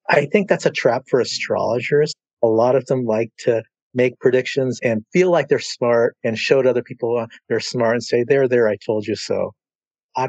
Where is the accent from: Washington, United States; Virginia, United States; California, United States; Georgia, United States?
California, United States; San Francisco; I'm coming from the West Coast, San Francisco.